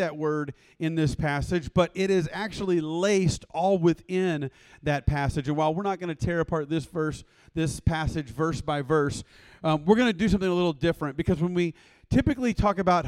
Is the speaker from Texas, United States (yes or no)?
yes; Waco, Texas, United States; I am from Waco, been there my whole life